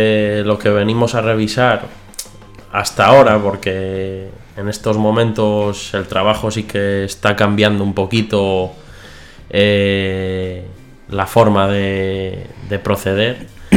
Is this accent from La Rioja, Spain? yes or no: no; Tariego de Cerrato, Castile and León, Spain; vengo de Palencia, vengo de un pueblito pequeño que se llama Tariego de Cerrato.